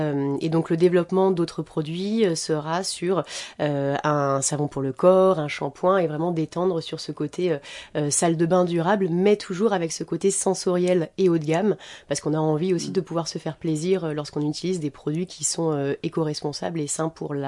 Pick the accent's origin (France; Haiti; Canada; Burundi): France; Marseille, Provence-Alpes-Côte d'Azur; now in Le Havre, France; j'ai 32 ans. Je suis marseillaise d'origine et havraise d'adoption depuis 2 ans.